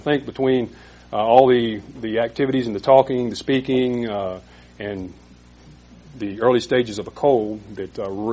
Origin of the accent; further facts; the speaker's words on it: Charleston, South Carolina, United States; I am from Santee. I say Santee, actually Charleston, below Charleston, South Carolina.